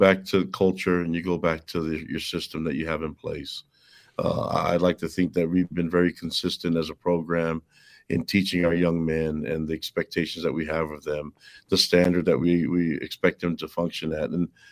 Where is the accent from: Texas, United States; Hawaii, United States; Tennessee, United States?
Hawaii, United States; Met my wife at BYU. I'm from Hawaii. She's from Florida